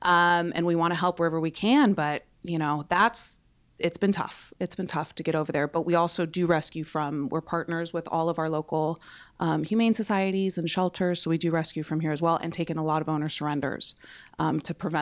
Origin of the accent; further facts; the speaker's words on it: San Diego, California, United States; So I grew up in San Diego and essentially lived in TJ, partying through my college years.